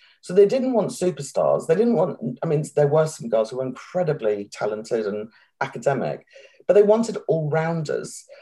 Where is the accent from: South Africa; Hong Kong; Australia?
Hong Kong; So in some ways I was, you know, a minority because I grew up in Hong Kong.